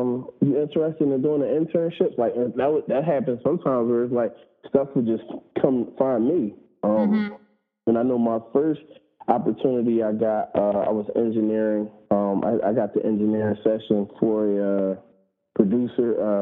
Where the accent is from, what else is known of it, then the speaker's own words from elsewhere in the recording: Philadelphia, Pennsylvania, United States; You know, I came always from Philly like that, man.